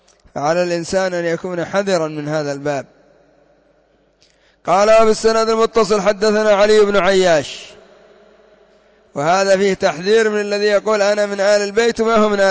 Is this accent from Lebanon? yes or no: no; Yemen; وعندنا في اليمن يقولون: لا تسأل عن الضيف إلا بعد ثلاثة أيام.